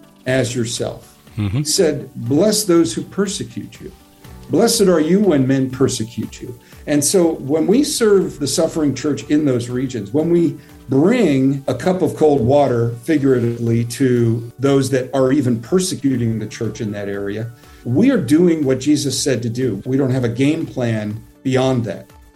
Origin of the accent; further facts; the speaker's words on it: New York, United States; and I grew up near New York City, so like, you know, 42nd Street gangs and switchblades